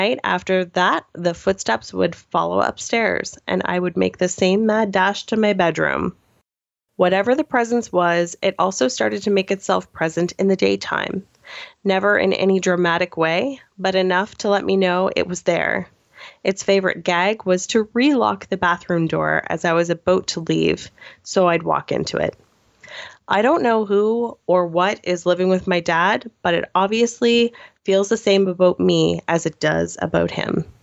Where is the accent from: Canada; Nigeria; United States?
Canada; Nova Scotia; moved away; My hometown is a former mining town in Nova Scotia. Growing up, I hated the place, and so as soon as the opportunity to leave presented itself, I was gone.